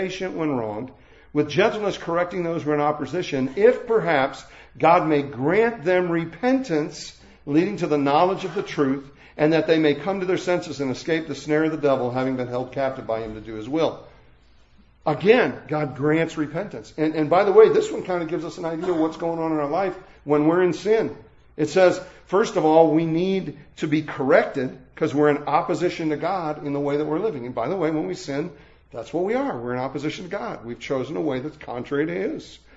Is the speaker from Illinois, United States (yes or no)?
yes; Lockport, Illinois, United States; I grew up in the Chicago area, and that basically meant my hometown sign read Lockport, you know, Catholic with assorted Protestants at the bottom of it